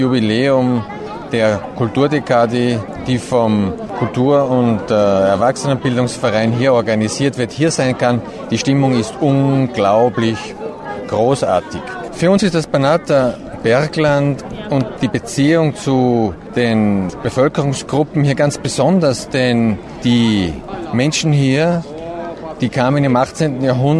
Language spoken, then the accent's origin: German; Styria, Austria; ich komme selbst aus der Steiermark und der Dialekt ist ganz vertraut.